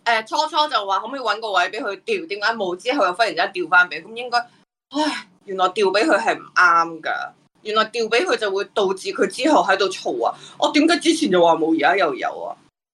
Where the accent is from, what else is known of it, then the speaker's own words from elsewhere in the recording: Hong Kong; 我哋香港人嘅主人就系李家超，然后我哋香港嘅主人就系习先生。